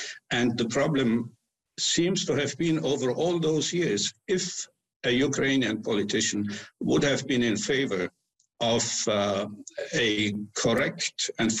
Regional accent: Tyrol, Austria; I am from Tyrol myself, as our Tyrolean brothers and sisters in Italy were concerned

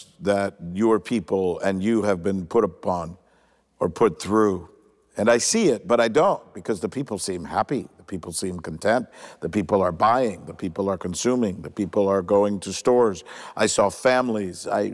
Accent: Cuba; I come from Cuba. They call Cuba the Pearl of the Antilles.

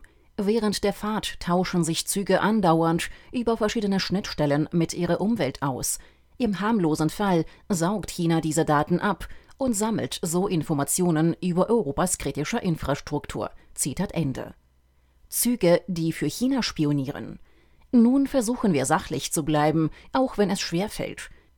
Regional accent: East Germany, Germany; Das mit den Arbeitsplätzen kann ich als Ostdeutscher ohnehin kaum ernst nehmen

